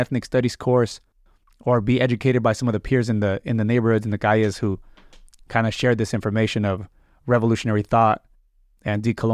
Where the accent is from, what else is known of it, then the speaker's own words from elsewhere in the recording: Fontana, California, United States; I'm from the Inland Empire, from the city of Fontana. That's the, you know, where I kind of came out from.